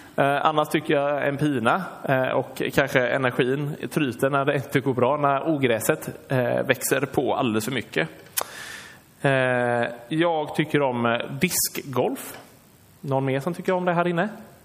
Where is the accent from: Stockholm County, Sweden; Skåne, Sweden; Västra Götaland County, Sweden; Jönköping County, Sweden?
Jönköping County, Sweden; Skede; De bor i Skede. Någon som vet var Skede ligger någonstans? Några stycken. Där kommer jag ifrån.